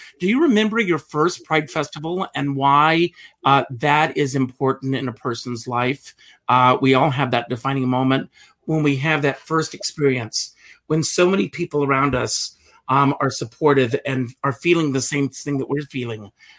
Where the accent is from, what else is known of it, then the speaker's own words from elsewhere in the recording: South Carolina, United States; I'm from South Carolina.